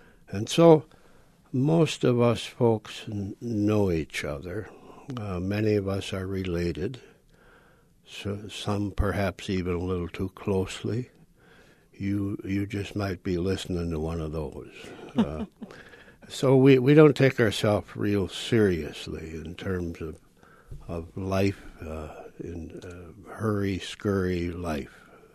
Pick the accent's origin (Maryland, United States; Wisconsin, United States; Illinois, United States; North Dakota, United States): Wisconsin, United States; I grew up in Buffalo County, Wisconsin. Buffalo County, Wisconsin is a very, very rural and lightly populated, to say the least, county.